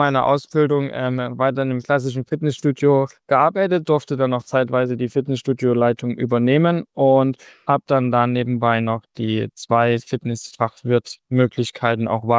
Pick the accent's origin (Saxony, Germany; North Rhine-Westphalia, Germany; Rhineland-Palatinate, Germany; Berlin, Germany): Saxony, Germany; Plauen; ich bin 27 Jahre jung und komme aus dem schönen Vogtland, um genau zu sein, aus Plauen